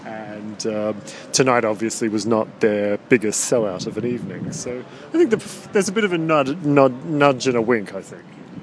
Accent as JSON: {"language": "English", "country": "Australia", "said": "Sorry, I'm Australian."}